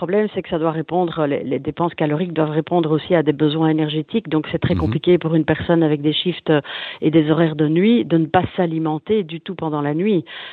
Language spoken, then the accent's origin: French; Belgium; chez nous en Europe et en Belgique